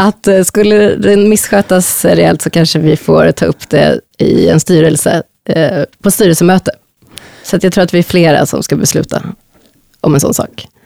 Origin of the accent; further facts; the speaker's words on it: Stockholm, Stockholm County, Sweden; Jag är själv uppvuxen i Hässelby, en förort som har haft det lite och har det lite stökigt.